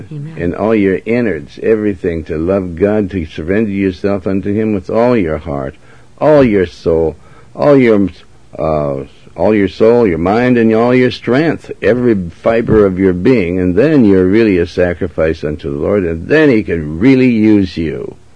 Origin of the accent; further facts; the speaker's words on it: Montana, United States; And, see, I come from Montana, and we know about these sort of things on the Western Channel, right?